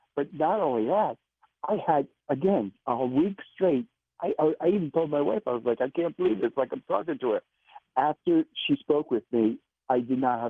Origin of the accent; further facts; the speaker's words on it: New Jersey, United States; I'm from Central Jersey.